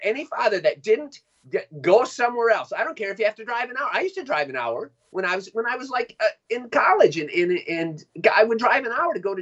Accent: Michigan, United States; You know, when I was growing up, I grew up in Michigan, right?

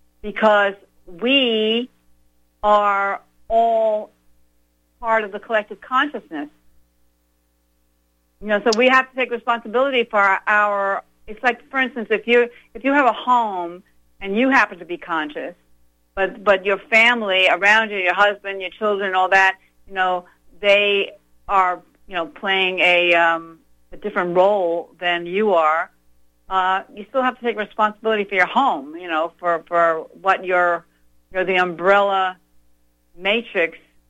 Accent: United States; being that we are Americans and the fact that we're American citizens

